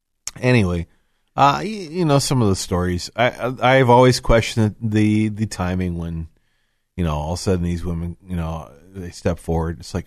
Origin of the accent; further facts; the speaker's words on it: United States; But cause I'm an American, I understand the sport.